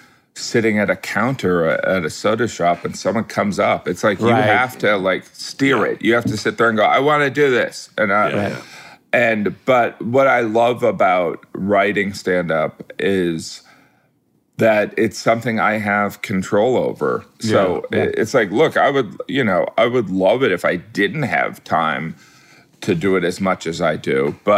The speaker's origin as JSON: {"language": "English", "region": "Midwest", "country": "United States", "tie": "born or raised there", "said": "No, I thought it was growing up in the Midwest. I used to look around and be like, I mean, I know I wanted to be a farmer and everything"}